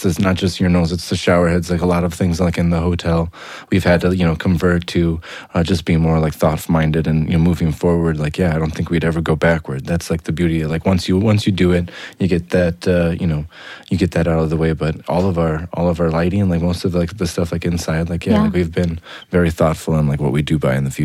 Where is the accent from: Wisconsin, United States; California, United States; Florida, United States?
Wisconsin, United States; I mean, I think growing up in Wisconsin, the idea of going out into like the farmer's market to get like fresh produce and all that stuff was like, you know, very, you know, something that I feel like I took for granted.